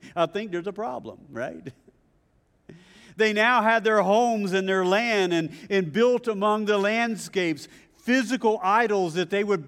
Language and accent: English; the South, United States; And I know I'm from the South